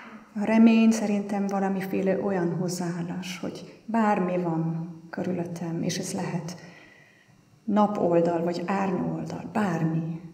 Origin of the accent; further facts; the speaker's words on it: Austria; Hungarian is a second language; Én osztrák vagyok